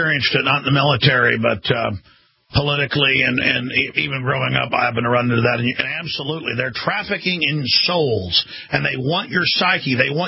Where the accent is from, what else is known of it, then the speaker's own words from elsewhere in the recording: United States; I'm on team America as well because we've got the best Bill of Rights and Constitution and I'm an American.